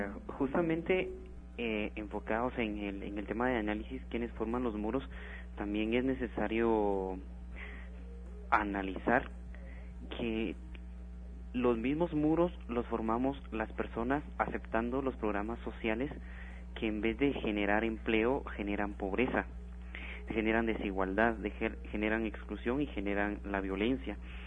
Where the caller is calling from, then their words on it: Comalapa, Chimaltenango, Guatemala; soy de Comalapa, Chimaltenango.